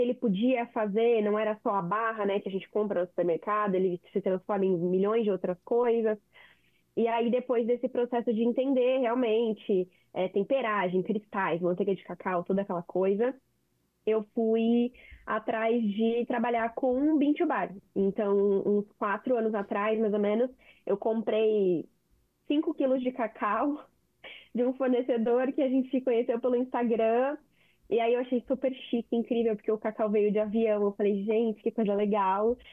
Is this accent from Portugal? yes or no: no; Curitiba, Paraná, Brazil; moved away; also born or lived in Santos / Guarujá; eu sou nascida e criada, assim, infância em Curitiba